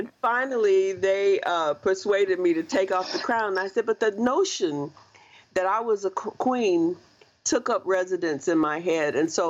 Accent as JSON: {"language": "English", "region": "the South", "country": "United States", "tie": "born or raised there", "said": "But that was just part of the ritual of being, of growing up in the South in those years."}